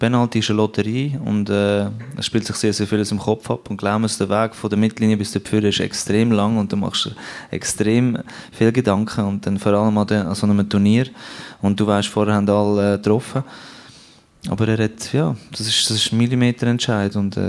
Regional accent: Switzerland; Normalerweise sind wir Schweizer ja innerlich bescheiden

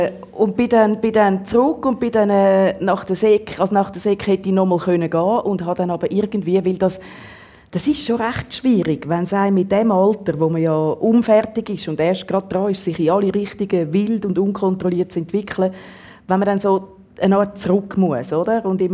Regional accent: Zurich, Switzerland; born there; Weil meine Schwester und ich, wir sind beide schon in Zürich geboren.

